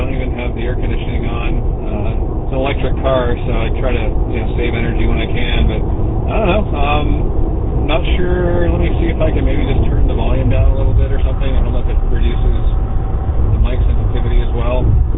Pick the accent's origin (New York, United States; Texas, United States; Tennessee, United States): New York, United States; But, yeah, I'm originally from New York. I got my license when I was living in New Paltz, which is about an hour and a half north of New York City.